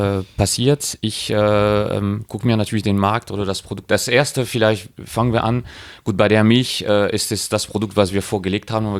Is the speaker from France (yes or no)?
yes; France; German is a second language; now in Germany; ich bin ja Franzose, zwar sehr lange in Deutschland unterwegs